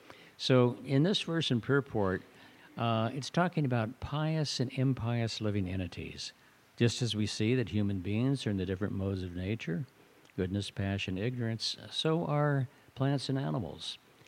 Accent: Midwest, United States; I'm from the Midwest, and the crows definitely like to eat the corn

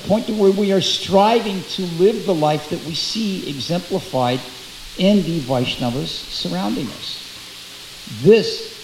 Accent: St. Louis, Missouri, United States; to speak at my old alma mater, the temple I grew up in St. Louis.

